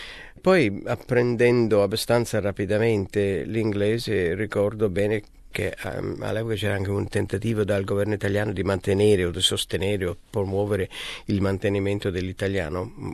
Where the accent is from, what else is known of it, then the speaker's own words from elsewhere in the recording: Calabria, Italy; accent: Calabrian; now in Australia; Parlavamo in calabrese, il nostro dialetto, un calabrese influenzato ovviamente, come si sa bene, dal greco, che ha un'antica origine in quelle zone.